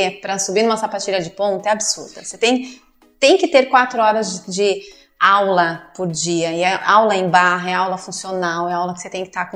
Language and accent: Portuguese; São Paulo, Brazil; Bom, e falando de mim, eu sou de São Paulo, né, nasci, criada em São Paulo.